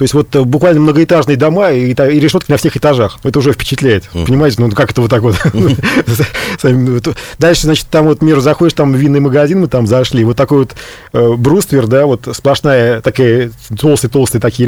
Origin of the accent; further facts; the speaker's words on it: Russia; у нас там были бумаги с собой, да, вот что вот мы из России.